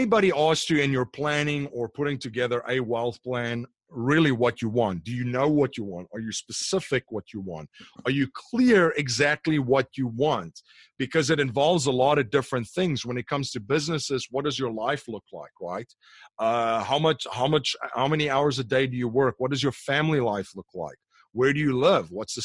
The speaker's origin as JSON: {"language": "English", "country": "South Africa", "said": "I'm from South Africa. I have family and friends there."}